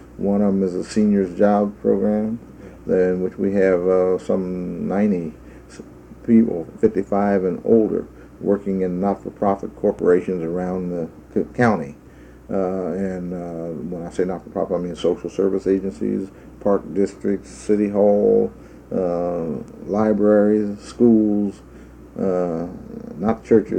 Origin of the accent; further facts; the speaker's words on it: Columbus, Ohio, United States; also born or lived in Cincinnati; I was born in Cincinnati, Ohio, 53, almost 54 years ago now. And very early in my life, 4 months old, I think, my parents moved to Columbus, Ohio